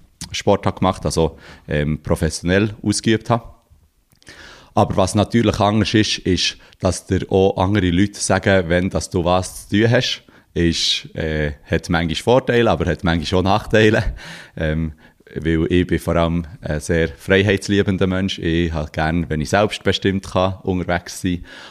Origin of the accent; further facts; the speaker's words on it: Bern, Switzerland; Ich bin als ganz einfacher Bauernsohn aufgewachsen im Emmental.